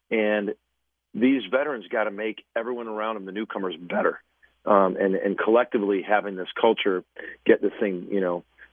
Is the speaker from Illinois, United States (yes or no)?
yes; Chicago, Illinois, United States; just so cool how much Chicago embraced us and how much they enjoyed it. And to have a little piece of my hometown sports history is cool.